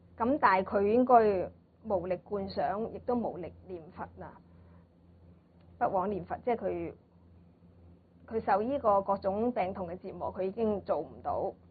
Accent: Guangdong, China; 我就覺得係即係我哋廣東人講好抵嘅啦

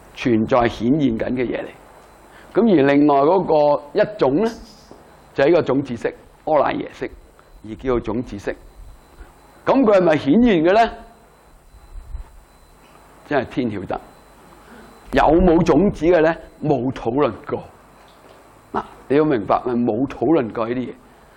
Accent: China; 因为我们中国人呢做来做去就做

